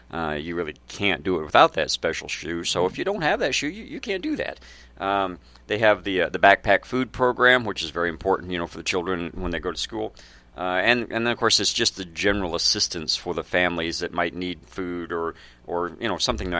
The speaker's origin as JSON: {"language": "English", "region": "Iowa", "country": "United States", "said": "It's cold, but hey, you know, we're from Iowa, it's always cold."}